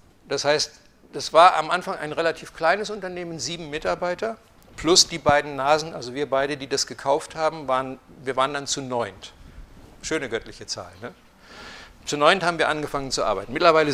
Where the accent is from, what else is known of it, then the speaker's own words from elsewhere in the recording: Lehrte, Lower Saxony, Germany; Und es trug sich zu, dass bei uns in Lehrte bei Hannover, da gibt es ein Miele-Werk.